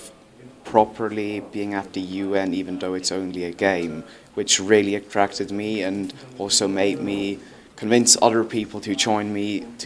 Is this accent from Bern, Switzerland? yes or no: yes; Bern, Switzerland; I'm from Switzerland, Bern to be exact